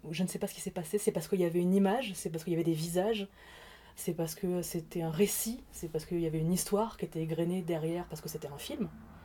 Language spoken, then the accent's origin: French; Champigny-sur-Marne, Île-de-France, France; j'ai 33 ans et je viens de Champigny-sur-Marne dans le 94 en France.